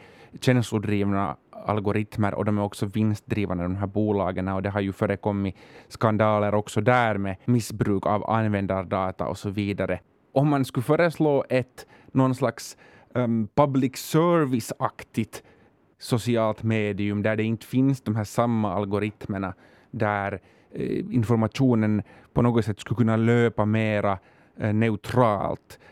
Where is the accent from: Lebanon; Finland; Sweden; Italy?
Finland; Men vad har det för skillnad för mig som finländare?